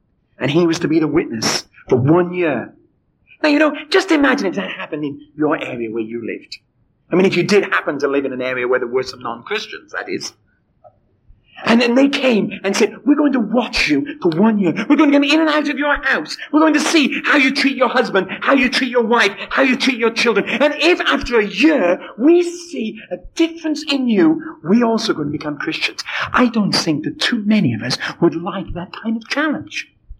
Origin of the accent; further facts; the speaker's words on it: United Kingdom; You know, as British, we're not supposed to get emotional.